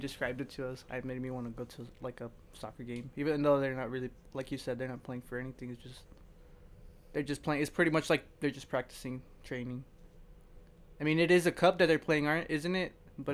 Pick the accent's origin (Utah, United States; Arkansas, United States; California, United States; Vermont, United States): Arkansas, United States; but we're from Northwest Arkansas.